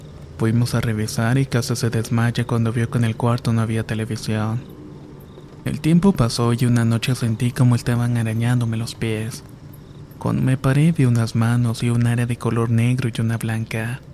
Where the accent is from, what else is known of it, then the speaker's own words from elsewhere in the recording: Texcoco, State of Mexico, Mexico; Soy originaria de Texcoco y esto me sucedió a los 12 años.